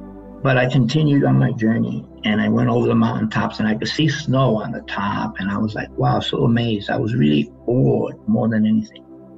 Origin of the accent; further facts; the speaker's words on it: New York City, New York, United States; Now, I grew up in New York City, so that's to me quite striking